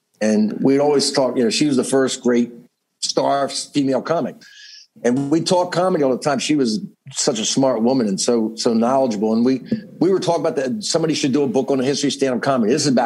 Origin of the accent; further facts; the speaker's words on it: New Jersey, United States; I grew up in South Jersey, small town. It's very rural. They call it South Jersey, the northernmost part of Alabama. That's where I'm from.